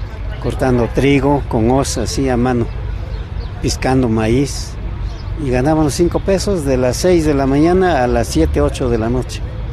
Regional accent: San Andrés Sinaxtla, Oaxaca, Mexico; moved away; Yo soy originario de la Mixteca de Oaxaca, soy San Andrés Sinascla, así se llama el pueblo, distrito Nochixtlán, estado de Oaxaca.

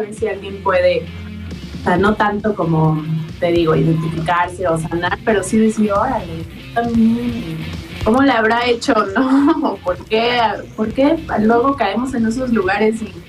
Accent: Tepoztlán, Morelos, Mexico; Yo crecí junto a Cuerna, en Tepos.

